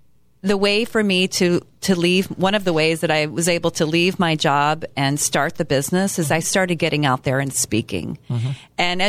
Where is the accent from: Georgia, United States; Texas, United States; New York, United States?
Texas, United States; I grew up in Texas in the South, and it's like, I want to be good.